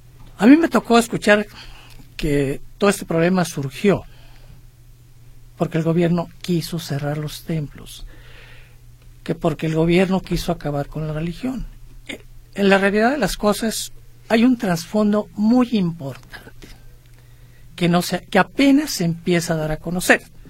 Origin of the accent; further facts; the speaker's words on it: Cuquío, Jalisco, Mexico; Cuquío, Jalisco.